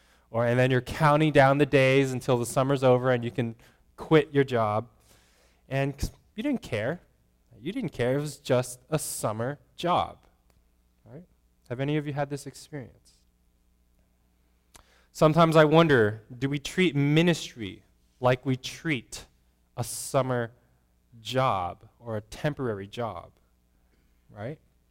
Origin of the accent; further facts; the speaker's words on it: United States; just because I grew up in America and I could speak English in Taiwan.